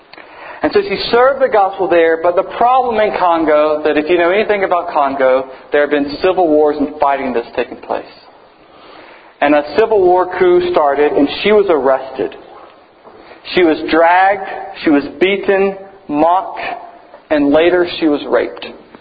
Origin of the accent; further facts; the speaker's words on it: North Carolina, United States; Or Michael Jordan, particularly growing up in North Carolina. Everybody loved Michael Jordan.